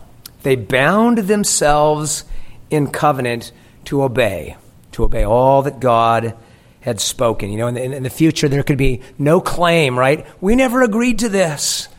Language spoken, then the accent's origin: English; San Diego, California, United States; Growing up in San Diego, I had opportunities to go to SeaWorld.